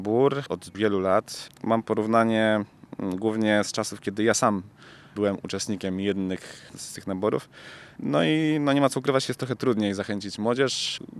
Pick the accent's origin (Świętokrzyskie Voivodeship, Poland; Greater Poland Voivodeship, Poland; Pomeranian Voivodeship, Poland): Pomeranian Voivodeship, Poland; Gdańsk; born there; urodziłem się w Gdańsku, więc te wszystkie piękności nie są dla mnie obce.